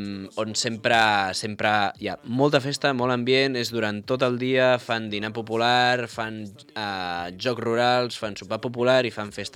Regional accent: Caldes de Montbui, Catalonia, Spain; vinc de Caldes, eh?

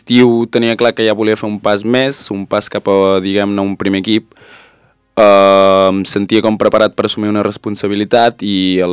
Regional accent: Tona, Catalonia, Spain; also born or lived in Manlleu; jo de viure i residir sempre he estat de Tona, però a partir de l'etapa que era infantil de segon any vaig ja voler buscar un pas més i me'n vaig anar cap a Manlleu

